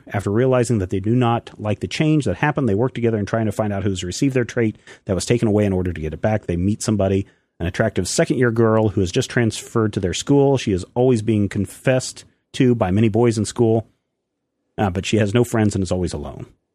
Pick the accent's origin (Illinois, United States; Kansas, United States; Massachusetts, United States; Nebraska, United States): Kansas, United States; Western Kansas.